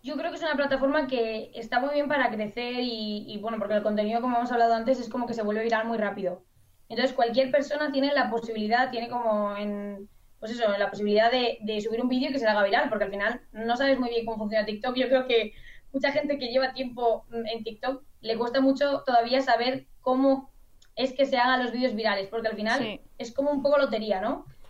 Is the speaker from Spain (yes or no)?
yes; Spain; nos cuesta como los españoles darnos cuenta de que estamos ahí disfrutando de contenido completamente gratis